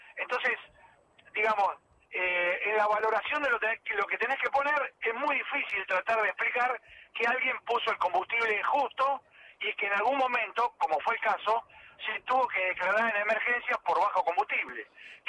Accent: Argentina; como somos argentinos

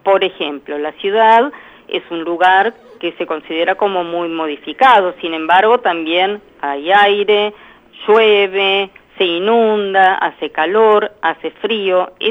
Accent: Argentina

